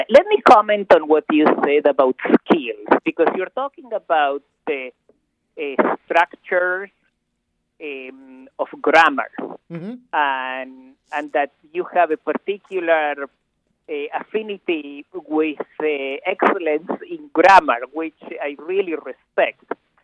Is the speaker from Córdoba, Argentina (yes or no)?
yes; Córdoba, Argentina; also born or lived in Israel; I come from Argentina, from Cordoba, where there is a very unique self-deprecating type of humor, which I really love.